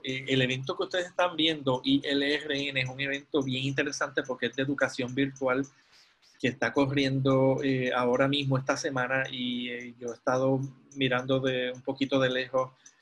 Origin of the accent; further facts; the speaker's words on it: Puerto Rico; soy de Puerto Rico, pero estoy conectado con una red de México